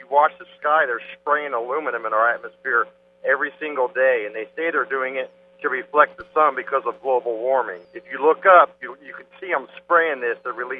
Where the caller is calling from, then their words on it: Tampa, Florida, United States; I'm calling from Tampa.